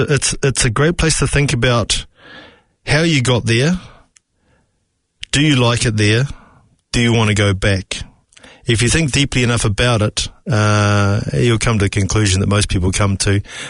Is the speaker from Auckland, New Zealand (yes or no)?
yes; Beachhaven, Auckland, New Zealand; I grew up on the North Shore in what we these days refer to as a low socioeconomic area. So I grew up in Beachhaven, part of a large family in a state house, or what we call a Kaingaroa house these days.